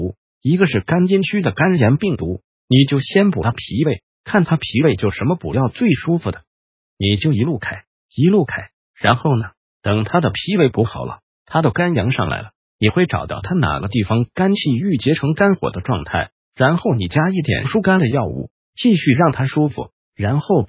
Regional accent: Taiwan; 那所以是原来我们台湾人的心理病已经传染到祖国来了，本来以为厥阴病是我们台湾人的专利呢，原来到处都有人。

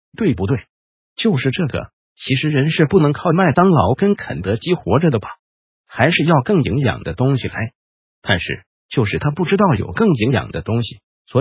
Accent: China; 所以我们中国人在进行身体的对话的时候不知不觉的就会往易经这边靠过去

